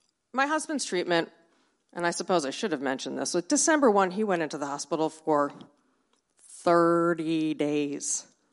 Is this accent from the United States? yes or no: yes; Baltimore, Maryland, United States; He's from California. I'm from Baltimore.